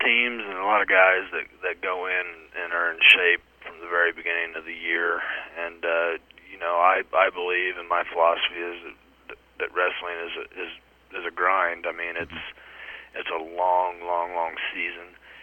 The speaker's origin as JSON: {"language": "English", "town": "Smith Center", "region": "Kansas", "country": "United States", "said": "I am proud to be we are from Smith Center, and we're proud to be in the MCL and a part of that Northwest Kansas League as well."}